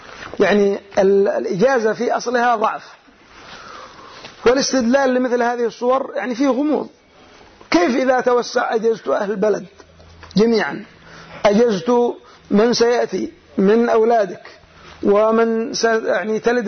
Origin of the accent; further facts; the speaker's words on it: Yemen; عندنا في اليمن الجهات العليا من اليمن صنعاء وما حولها يقولون محمد ومحمد